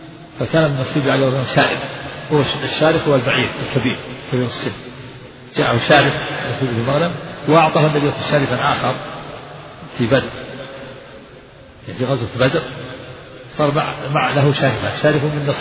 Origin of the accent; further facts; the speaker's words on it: Najd, Saudi Arabia